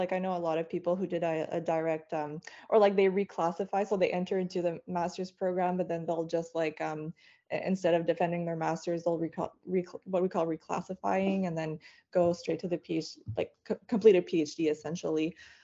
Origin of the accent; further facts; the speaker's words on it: Montreal, Quebec, Canada; English is a second language; So I'm actually a French Canadian. I grew up in Montreal, and I studied biochemistry.